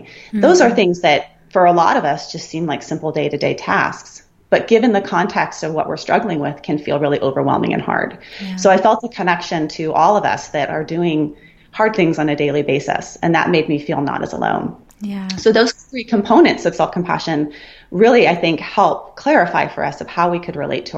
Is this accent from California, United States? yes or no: yes; Santa Barbara, California, United States; also born or lived in Colorado; And I grew up in Santa Barbara. I've lived here my whole life. I've never surfed.